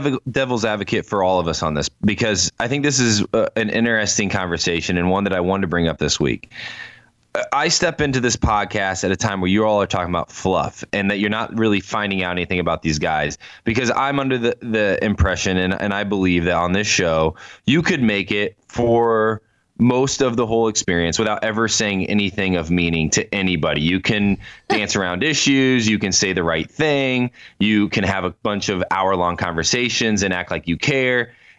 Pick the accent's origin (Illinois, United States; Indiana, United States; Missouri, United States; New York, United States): Indiana, United States; I had to travel back to Indiana to my hometown to spend the 4th of July here.